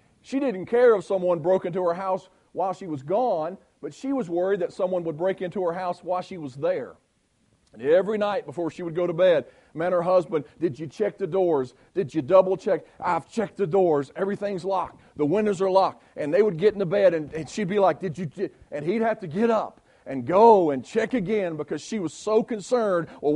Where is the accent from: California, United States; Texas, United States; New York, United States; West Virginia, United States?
West Virginia, United States; I'm from West Virginia, so you guys know it can't be me.